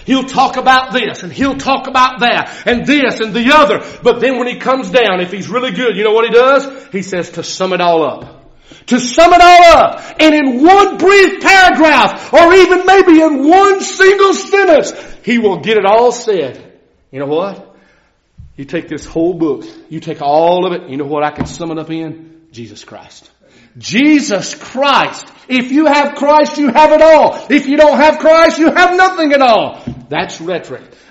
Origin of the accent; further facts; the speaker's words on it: Atlanta, Georgia, United States; I'm not native West Virginia. I'm from Atlanta, Georgia.